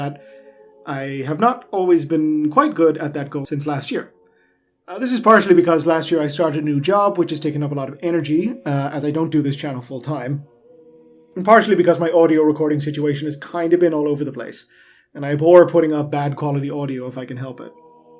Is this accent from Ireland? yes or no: yes; Ireland; I come from Ireland, which is not a place usually renowned for large buildings.